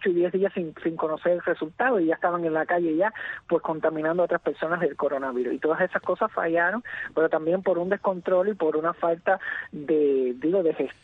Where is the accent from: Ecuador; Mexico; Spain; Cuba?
Cuba; sabemos cómo somos los cubanos